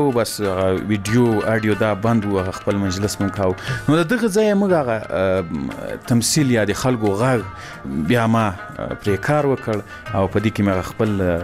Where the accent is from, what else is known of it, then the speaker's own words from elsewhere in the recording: Ghazni, Afghanistan; ځکه زه له غزني څخه یو دوه درې کسان وو